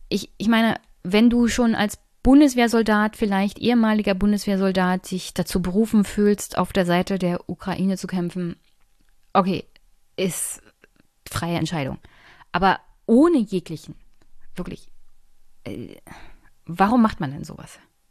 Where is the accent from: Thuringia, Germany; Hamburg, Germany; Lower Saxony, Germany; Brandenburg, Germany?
Brandenburg, Germany; weil auch ich bin als Brandenburger habe ein großes Interesse daran, günstig Energie zu bekommen.